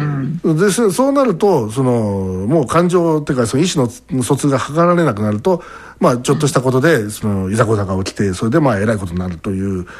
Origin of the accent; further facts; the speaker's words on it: Kumamoto, Japan; accent: Kumamoto; 私もあの高校っていうか大学の 1,2 年ぐらいまでは完全に熊本標準語でしたから熊本イントネーションだったので、もうなんかもうね、田舎もんっていう、